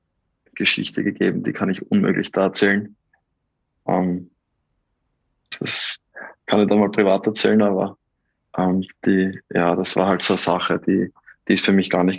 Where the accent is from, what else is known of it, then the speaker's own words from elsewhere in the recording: Vienna, Austria; Ja, ich war lange Zeit weg von Wien.